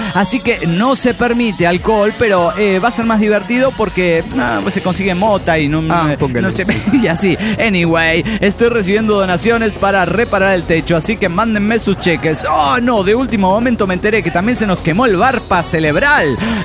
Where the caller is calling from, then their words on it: Minnesota, United States; Estamos bajo varios pies.